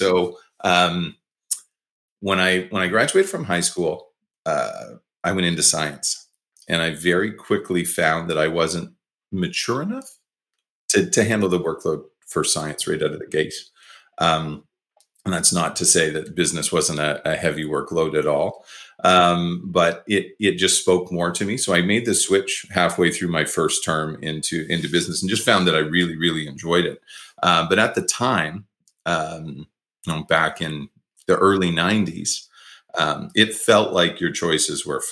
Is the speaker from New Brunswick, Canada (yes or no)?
yes; Woodstock, New Brunswick, Canada; I'm originally from New Brunswick. I grew up in a small town in New Brunswick called Woodstock